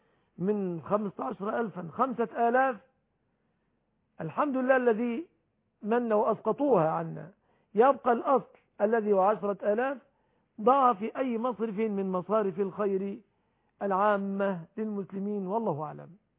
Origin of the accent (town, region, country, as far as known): Egypt